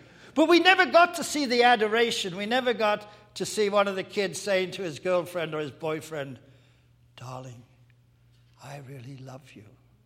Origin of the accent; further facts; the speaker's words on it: England, United Kingdom; moved away; You may have noticed I'm from England a long time ago.